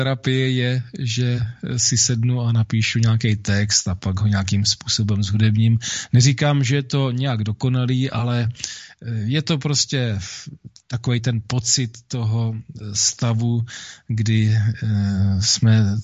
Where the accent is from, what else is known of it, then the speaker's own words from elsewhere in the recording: East Bohemia, Czechia; Jinak já jsem z východních Čech, na rozdíl od tebe